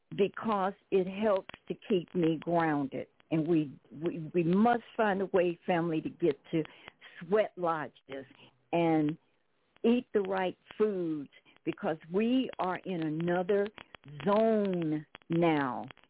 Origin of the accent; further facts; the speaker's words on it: Arizona, United States; born there; because I was born here in Maricopa County